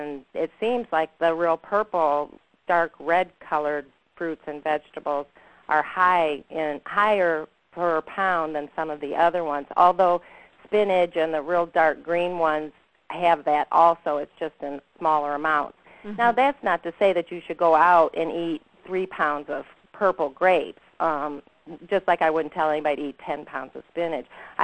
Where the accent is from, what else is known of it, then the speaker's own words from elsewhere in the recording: Michigan, United States; I grew up in Michigan.